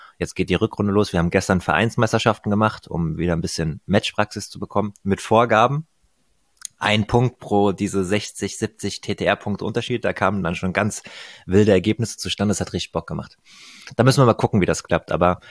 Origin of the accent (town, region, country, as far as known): Hesse, Germany; born or raised there